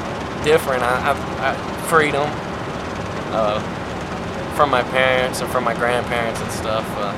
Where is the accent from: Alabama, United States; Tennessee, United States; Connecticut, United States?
Tennessee, United States; I'm coming from Decatur County, Tennessee. About 45 minutes from here